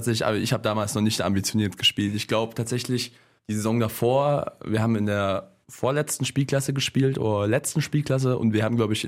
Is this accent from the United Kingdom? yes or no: no; Dachau, Bavaria, Germany; Ich bin in München geboren. Okay. Also genau in Dachau, wenn man genau sein möchte. Das ist ein kleines Städtchen neben München und bin da auch aufgewachsen.